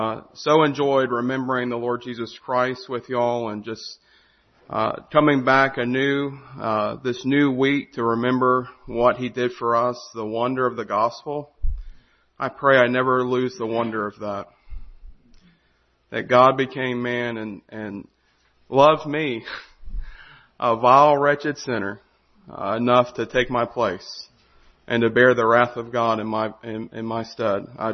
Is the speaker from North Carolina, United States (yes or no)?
no; Lincolnton, Georgia, United States; I'm from Lincoln County, Georgia, Lincolnton, Georgia